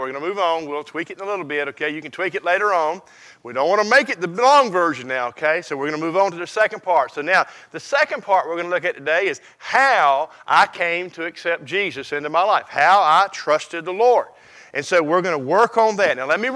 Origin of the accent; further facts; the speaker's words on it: Concord, North Carolina, United States; I was born and raised in Concord, North Carolina, in a community filled with kids.